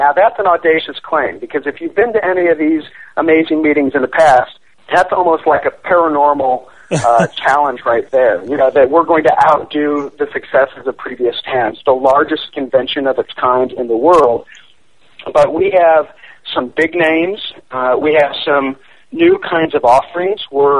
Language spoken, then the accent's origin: English; St. Louis, Missouri, United States; I'm from St. Louis originally. My grandmother, my parents are there.